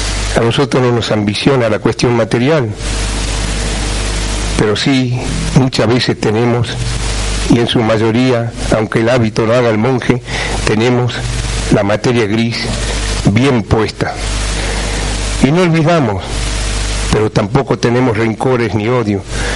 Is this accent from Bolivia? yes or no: no; Curuzú Cuatiá, Corrientes, Argentina; Nunca más que se mienta y se engañe a mi pueblo de Curuzú.